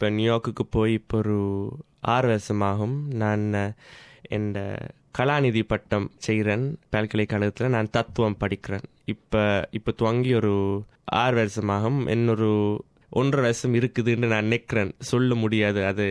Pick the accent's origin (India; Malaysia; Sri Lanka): Sri Lanka; Colombo, Western Province; moved away as an adult; நான் கொழும்பில் தான் பிறந்து வளர்ந்த நான் ஒரு வசதி உள்ள குடும்பத்தில், என் அம்மா அப்பா யாழ்ப்பாணத்தில் தான் பிறந்து வளர்ந்தவங்கள். நான் இங்கிலீஷ் மொழியில் தான் படித்தேன். படித்த பிறகு நான் அமெரிக்காவுக்கு போனேன்